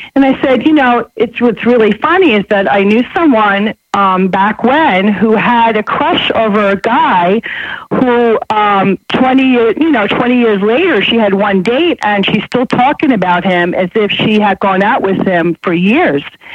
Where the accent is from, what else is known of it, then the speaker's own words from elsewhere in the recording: New York City, New York, United States; So I'm initially, this is … I'm initially from New York.